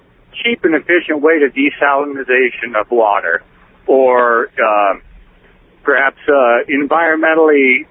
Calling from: Iowa, United States; Oh, I'm in Iowa right now.

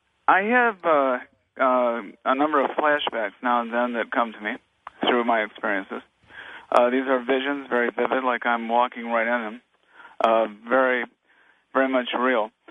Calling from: Naples, Florida, United States; I'm calling from Naples, Florida.

